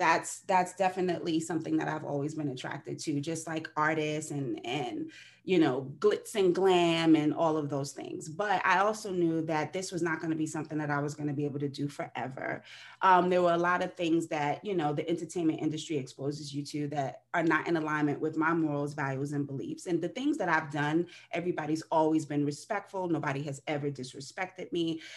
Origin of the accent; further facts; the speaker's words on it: New York, United States; And so growing up in New York, you know, we have access to a lot of things in the entertainment world.